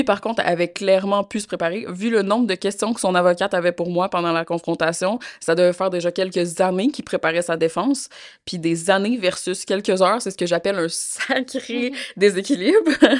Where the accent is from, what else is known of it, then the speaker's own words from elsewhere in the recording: Quebec, Canada; accent: Québécois; je dois penser à chaque mot pour adapter mon accent québécois.